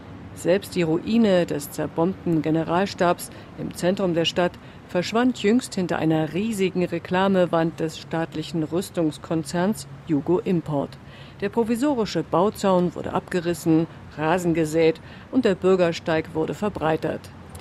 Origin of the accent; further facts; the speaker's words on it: Croatia; moved away as an adult; Ich komme aus Kroatien, bin nach Bosnien geflohen, dann nach Belgrad und landete wieder im Krieg.